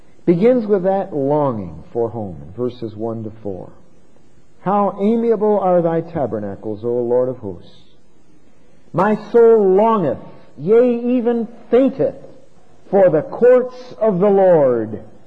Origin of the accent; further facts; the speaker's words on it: Bristol, United States; I grew up in Bristol, and I guess to this day, in some sense, I think about that as home.